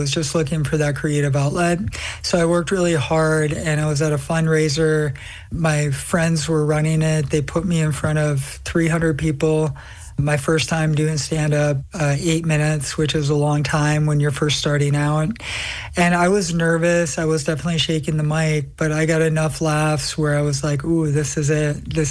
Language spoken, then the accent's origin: English; Minnesota, United States; So I grew up as male in Minnesota, and then I transitioned after wrestling.